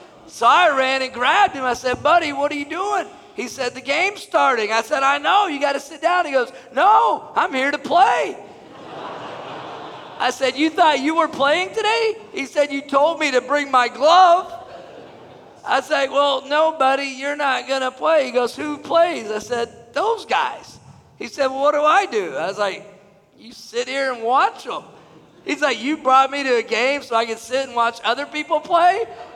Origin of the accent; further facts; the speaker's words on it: Texas, United States; I grew up in North Texas, where I still live today